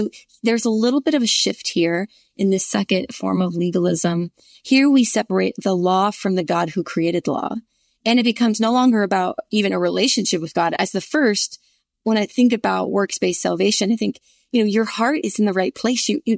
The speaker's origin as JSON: {"language": "English", "region": "the North", "country": "United States", "tie": "born or raised there", "said": "And I grew up in the North and saw this in different ways, I think, than maybe I now see it in the state of Virginia that I live in."}